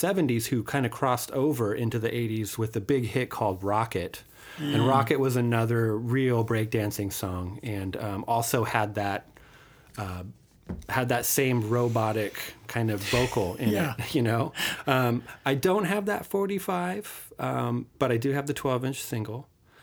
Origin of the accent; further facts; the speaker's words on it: Santa Cruz, California, United States; In the 70s, I was a big OP. I'm from Santa Cruz, bro.